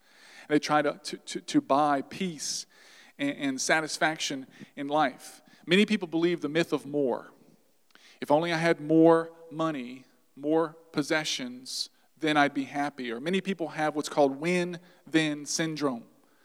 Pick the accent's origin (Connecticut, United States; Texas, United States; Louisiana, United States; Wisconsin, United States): Louisiana, United States; We're from South Louisiana. Aren't we like the most obese place in the world?